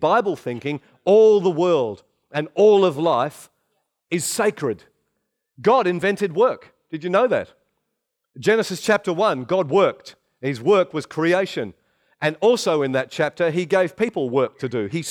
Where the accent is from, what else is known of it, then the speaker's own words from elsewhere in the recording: Australia; You know, we're from Australia